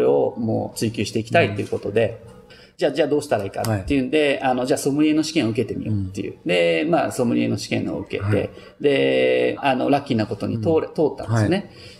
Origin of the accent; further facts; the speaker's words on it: Tokyo, Japan; moved away as an adult; now in United States; まあ僕はあの東京で生まれ育って28年間、はい、で14年前にアメリカに来たんですけども